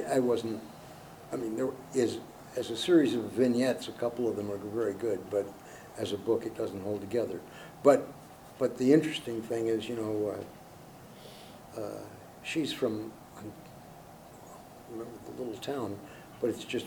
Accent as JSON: {"language": "English", "town": "Grinnell", "region": "Iowa", "country": "United States", "tie": "born or raised there", "also_born_or_lived": "Ann Arbor, United States", "lives_now": "Iowa City, United States", "said": "Well, I grew up in Grinnell. I live in Iowa City."}